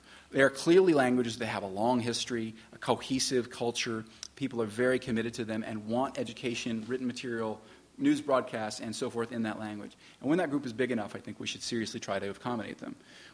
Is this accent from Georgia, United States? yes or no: yes; Georgia, United States; accent: Southern; when I go down to Thanksgiving in Georgia, my Southern accent will come out a bit of out of the woodwork.